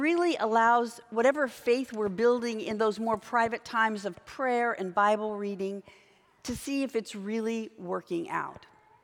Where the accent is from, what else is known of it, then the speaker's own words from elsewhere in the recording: California, United States; also born or lived in Midwest; I am from Southern California, and the 9 winters that we lived out here in the Midwest were traumatic for me.